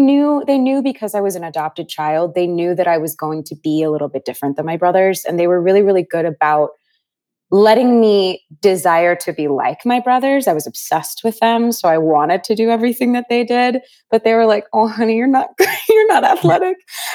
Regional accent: California, United States; Yeah, my dad played baseball. He coached baseball. We grew up in Northern California.

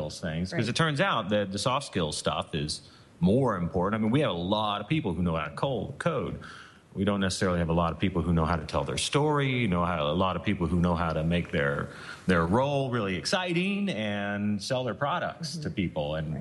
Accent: Kentucky, United States; and I've simplified it because I'm from Kentucky and it's too many words.

